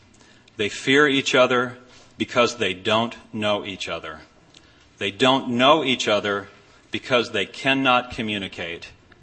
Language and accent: English; New Jersey, United States; I grew up Catholic in New Jersey. I'm Zen Catholic at this point.